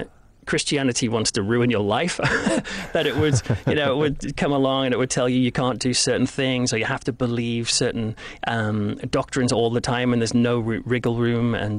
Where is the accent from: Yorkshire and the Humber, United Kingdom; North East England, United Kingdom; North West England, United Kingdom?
North East England, United Kingdom; Chester-le-Street; I'm from Chester Street.